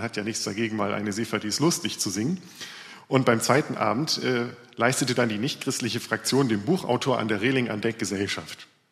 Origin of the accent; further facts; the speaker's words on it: Lower Saxony, Germany; Ich bin kein echter Ossi, ich bin nur Ostfriese.